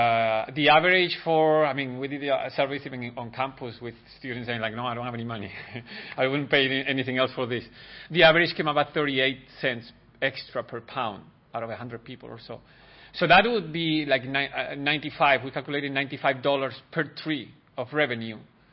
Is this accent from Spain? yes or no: yes; Spain; now in United States; And I'm originally from Spain